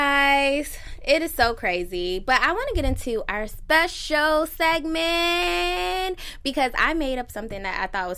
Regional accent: Buffalo, New York, United States; I am from Buffalo.

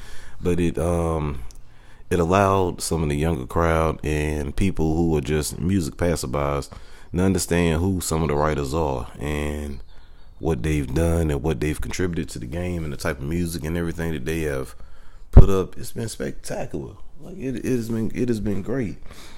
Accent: North Carolina, United States; I know me, because I'm from Bertie.

